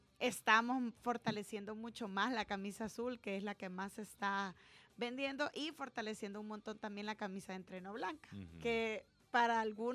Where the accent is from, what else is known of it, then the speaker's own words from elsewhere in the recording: El Salvador; nosotros como salvadoreños